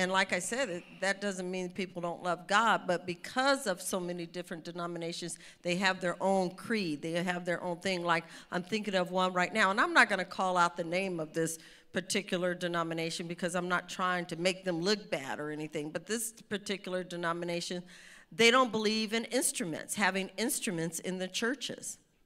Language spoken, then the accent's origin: English; California, United States; as soon as we moved back to California, I'm from the Bay Area, as soon as we moved back there